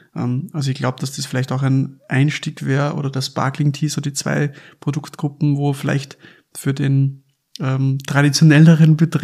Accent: Lower Austria, Austria; weil wenn ich zurückdenke bei uns in Niederösterreich, wo ich so 14, 15, 16 war, da war es ab 16 schon erlaubt, alles zu trinken.

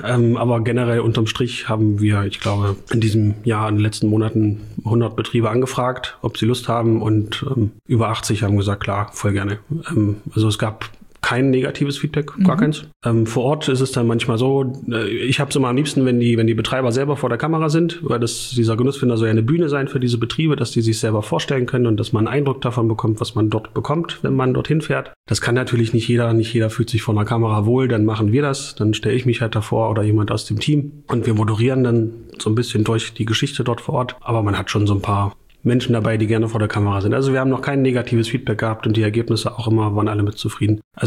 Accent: Saxony-Anhalt, Germany; Und dann nach ein paar Jahren in anderen Städten und im Ausland kam ich dann wieder zurück in die Heimat. Also ich bin auch im Salzlandkreis aufgewachsen.

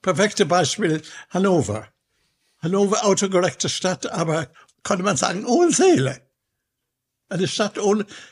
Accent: Ireland; German is a second language; moved away; Und ich komme aus Irland.

